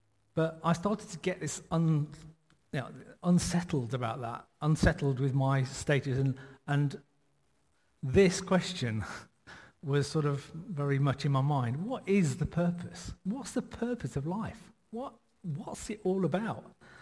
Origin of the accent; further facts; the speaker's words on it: East Midlands, United Kingdom; Now, I grew up in Nottinghamshire when I was sort of late teens.